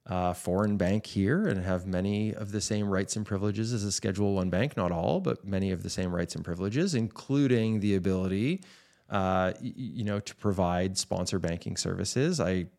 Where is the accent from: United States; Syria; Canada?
Canada; Ultimately, we're all Canadian and we all want to see our financial services continue to sector continue to grow